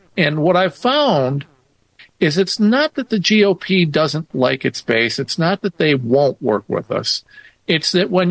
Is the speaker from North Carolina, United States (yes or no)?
no; Ohio, United States; You know, I'm a nobody from Ohio.